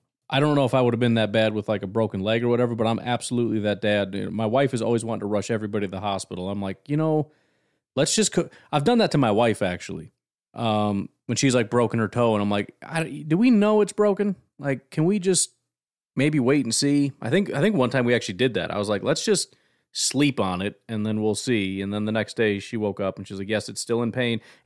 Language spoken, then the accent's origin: English; Illinois, United States; now in Wisconsin, United States; I grew up in Illinois, so I always thought that was a huge rivalry. And then I went to move to Wisconsin